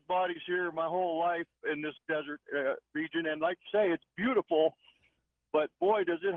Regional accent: Tucson, Arizona, United States; And I grew up in Tucson in the desert, and everything here has a thorn on it.

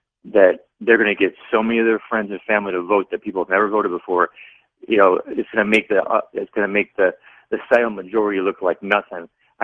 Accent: Chicago, Illinois, United States; I grew up in Chicago.

